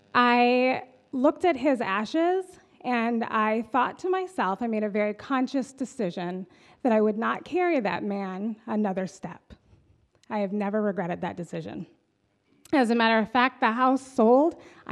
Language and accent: English; El Paso, Texas, United States; now in Michigan, United States; I'm actually not a Michigan native. I am from Texas, El Paso, Texas, to be exact, which is underneath the Franklin Mountains and about 15 minutes from Juarez, Mexico.